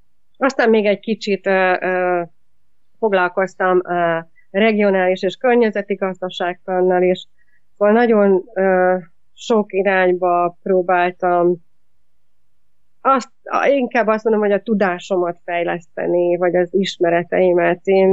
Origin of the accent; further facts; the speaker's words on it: Szeged, Csongrád-Csanád, Hungary; born there; Szegeden születtem, de ott éppen nem jártam iskolával, leszámítva a középiskoláig.